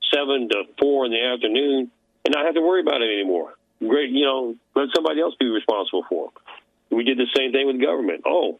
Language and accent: English; South Carolina, United States; especially since I'm from South Carolina